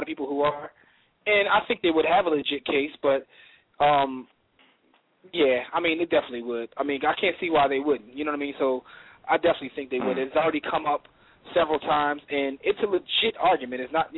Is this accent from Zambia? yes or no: no; United States; We don't look at ourselves as being global citizens. We're just American citizens.